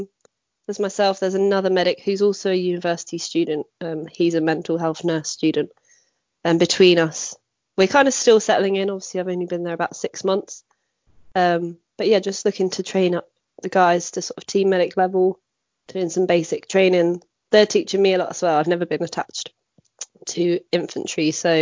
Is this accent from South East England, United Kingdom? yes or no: no; East of England, United Kingdom; moved away as an adult; Okay, so I'm originally from Essex. I grew up there. I left there when I was 20 years old to join the British Army as a medic.